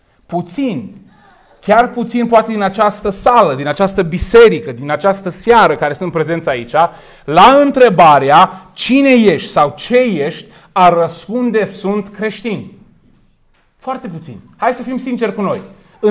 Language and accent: Romanian; Romania; Dacă eu zic că sunt român, este o consecință a faptului că m-am născut în România sau m-am născut din părinți români.